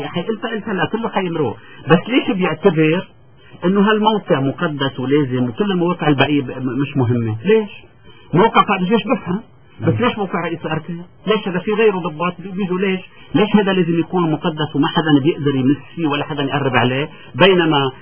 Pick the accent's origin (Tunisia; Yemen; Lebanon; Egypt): Lebanon; انا مواطن لبناني ومسؤول